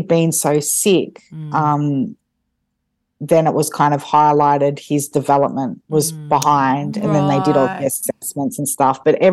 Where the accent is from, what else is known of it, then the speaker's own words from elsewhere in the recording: Wagga Wagga, New South Wales, Australia; also born or lived in Brisbane; We were only in Brizzy for, I think, 2.5 years, and then we went back to – We're from Wagga, so we went back to Wagga.